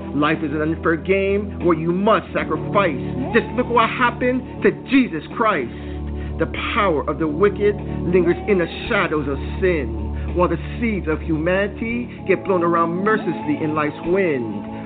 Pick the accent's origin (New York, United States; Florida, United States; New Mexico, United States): Florida, United States; Miami; now in Orlando, United States; I am a poet here in Orlando, Florida right now. Originally, I'm from Miami. That is my hometown.